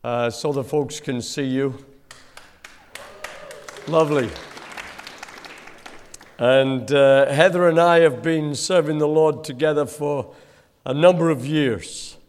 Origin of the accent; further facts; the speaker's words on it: Ripon, Yorkshire and the Humber, United Kingdom; accent: Yorkshire; It used to be from Yorkshire, where I'm from. But now I don't know where it's from anymore, because I've been all over the place. So you know, I was born in Ripon, Yorkshire.